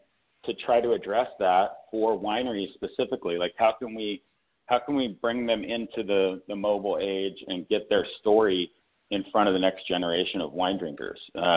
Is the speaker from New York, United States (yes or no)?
no; California, United States; So growing up in Northern California near Napa, I started reaching out to some of my other friends from high school